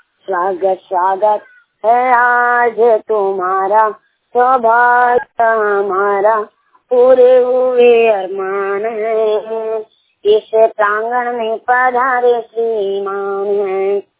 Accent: Chhattisgarh, India; मैं कक्षा 5वीं पढ़ता हूँ और मेरा जिला राजनांदगांव है।

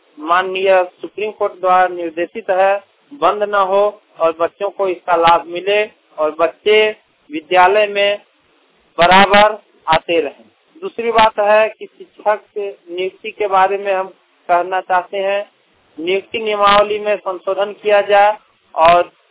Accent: Giridih, Jharkhand, India; जहाँ हम गिरिडीह ब्लॉक के से बिलोंग करते हैं

